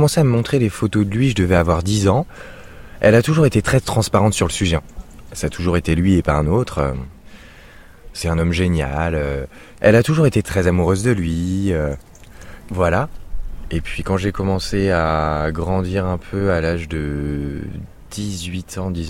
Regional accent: Angers, Pays de la Loire, France; born there; now in La Baule, France; j'ai 22 ans, je suis né à Angers, j'habite à La Baule, je suis né le 20 novembre 1997

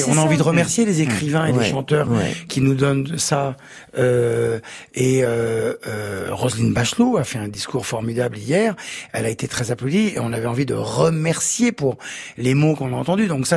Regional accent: France; je suis français.

